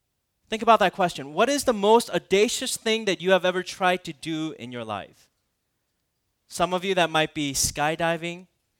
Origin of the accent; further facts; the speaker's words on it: Minnesota, United States; You know, I grew up in Minnesota, and so I went skiing all my life.